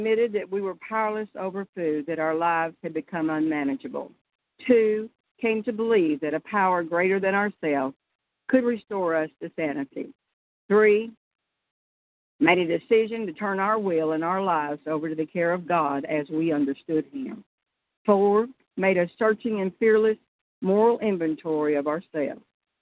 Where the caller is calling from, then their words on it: Pensacola, Florida, United States; I'm coming from the Blue Angel Campgrounds in Pensacola, and I sure hope you can hear me because telephone service does not get an A here.